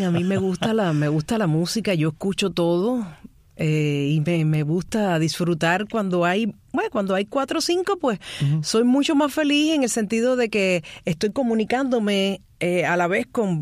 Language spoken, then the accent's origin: Spanish; Havana, Cuba; Yo soy habanera del Vedado, cerca, uh-huh, del Hotel Riviera. Yo nací en Maternidad Obrera en Marianao, pero mis padres vivían en el Vedado, así que soy del Vedado.